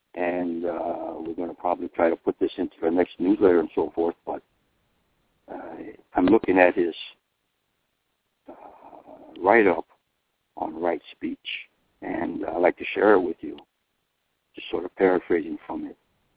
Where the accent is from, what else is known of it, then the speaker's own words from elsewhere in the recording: California, United States; he had a lot of joy in his life going to Japanese-American nurseries that were common where we grew up in Southern California.